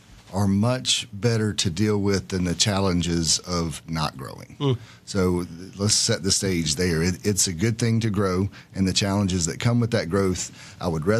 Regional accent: Lancaster, Pennsylvania, United States; As we talked about a little earlier, grew up here, born and raised in Lancaster County, graduate Lancaste

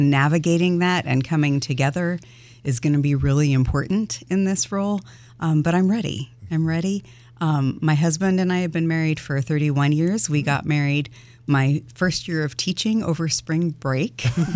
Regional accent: New Mexico, United States; He left South Carolina. That's why I grew up in New Mexico.

